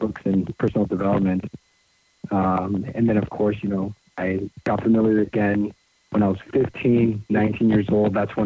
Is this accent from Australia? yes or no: no; Mexico; English is a second language; also born or lived in Tarzana, United States; I was 1 year old when I moved out to Mexico. I was born actually in Tarzana, so outside of L.A.